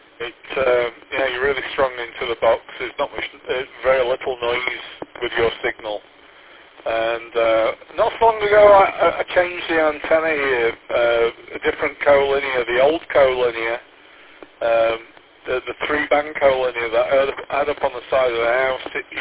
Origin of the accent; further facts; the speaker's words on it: Sheffield, Yorkshire and the Humber, United Kingdom; I'm from Sheffield originally, and it's, the city is built on seven hills